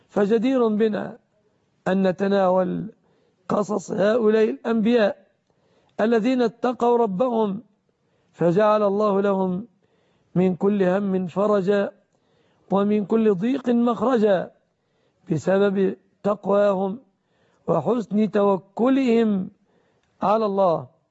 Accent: Egypt

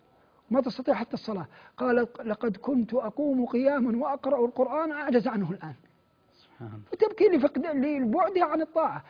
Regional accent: Mecca, Makkah Province, Saudi Arabia; والله عندنا في مكة وفي غير مكة، بلدنا مباركة، بلادنا مباركة الحمد لله.

